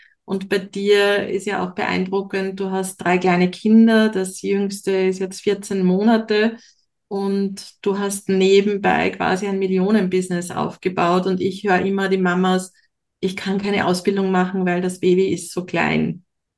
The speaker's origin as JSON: {"language": "German", "country": "Austria", "said": "bei uns in Österreich"}